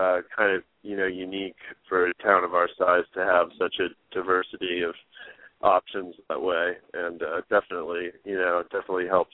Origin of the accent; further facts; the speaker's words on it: Provincetown, Massachusetts, United States; also born or lived in Washington, D.C.; But I've been connected to Provincetown my whole life. I consider it my hometown, though I did consider it have the advantage of moving around, a bit when I was younger.